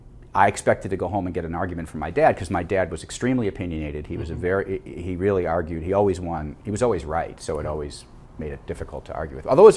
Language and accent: English; Chicago, Illinois, United States; born there; I was born in Chicago.